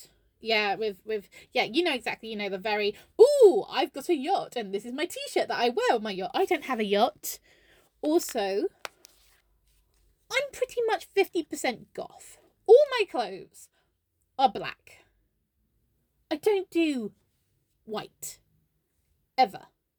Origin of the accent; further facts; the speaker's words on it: Yorkshire and the Humber, United Kingdom; It's like I'm from Yorkshire. Don't hit me.